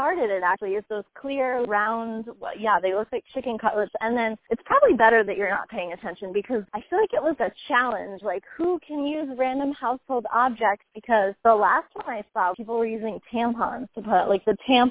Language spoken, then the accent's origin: English; Florida, United States; we grew up in Florida and we thought it was cool to just lay outside and like rub baby oil on ourselves for like 8 hours.